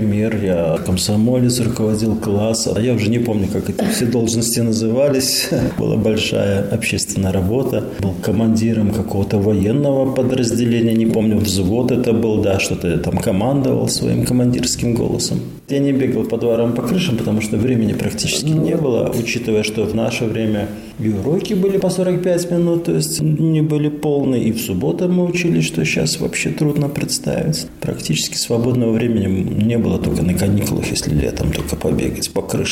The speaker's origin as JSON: {"language": "Russian", "town": "Daugavpils", "region": "Latgale", "country": "Latvia", "tie": "born or raised there", "said": "да, коренной житель города Даугавпилса. Да, я родился в Даугавпилсе, учился в 13-й школе."}